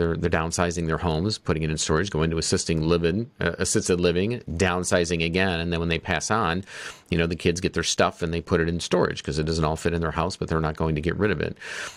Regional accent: Flint, Michigan, United States; no offense to anybody in Flint, Michigan, that's my hometown.

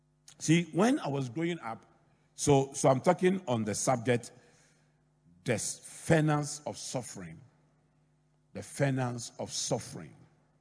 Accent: Accra, Greater Accra, Ghana; So I grew up in Adabraka. I was raised by a Methodist priest and a former teacher, an old Ekapin man who had too many laws.

